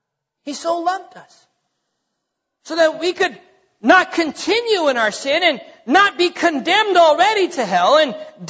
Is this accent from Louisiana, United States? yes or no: no; North Dakota, United States; now in Texas, United States; So, I'm not from Texas. Y'all know that, right? I'm from North Dakota. The land of frozen people, okay? That's where I'm from.